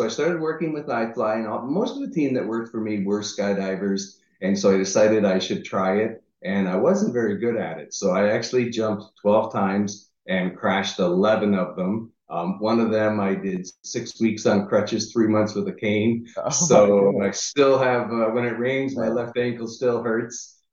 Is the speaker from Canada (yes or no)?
yes; Niagara Falls, Ontario, Canada; moved away as an adult; now in United States; I'm originally from Niagara Falls, Canada.